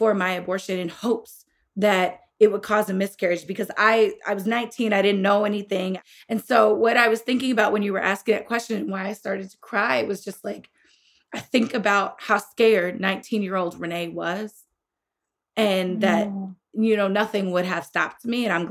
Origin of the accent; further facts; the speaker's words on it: Illinois, United States; Like, in my home state of Illinois, where they changed the law, right?